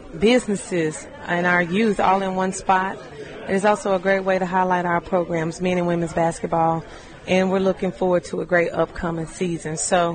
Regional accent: Arkansas, United States; I'm from Eastern Arkansas myself.

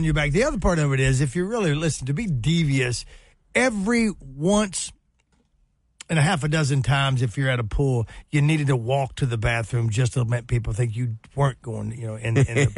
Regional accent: Hot Springs, Arkansas, United States; Growing up in Hot Springs, we didn't go to Lake Washington as a kid because it was way out there.

